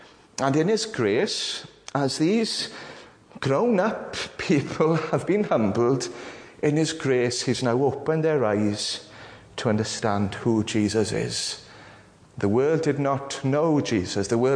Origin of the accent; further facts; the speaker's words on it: Ammanford, Wales, United Kingdom; I grew up in Armenford.